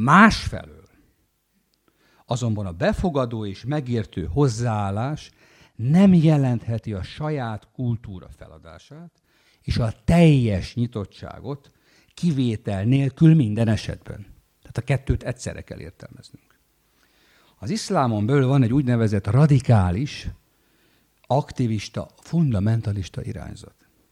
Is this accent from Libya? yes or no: yes; Libya; Ugye én Líbiában nőttem fel, ahol ugye törzsi társadalmak vannak, olyan 120 törzs él körülbelül Líbiában.